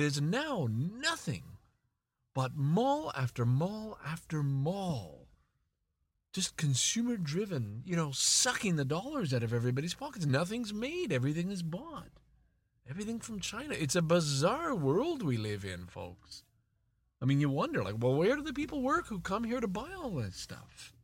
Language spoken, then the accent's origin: English; Canada; Holy moly, I'm Canadian, and if you got those wrong, you're not.